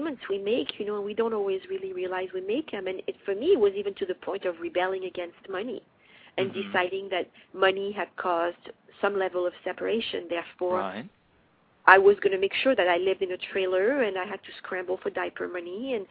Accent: Paris, Île-de-France, France; English is a second language; I mean, I grew up in Paris where my parents were pretty pretty high profile social people.

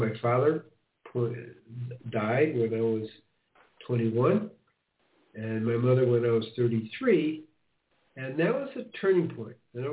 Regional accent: Chicago, Illinois, United States; also born or lived in Highland Park; So I grew up in Chicago. We moved to the suburbs, a place called Highland Park, not too far from Michigan.

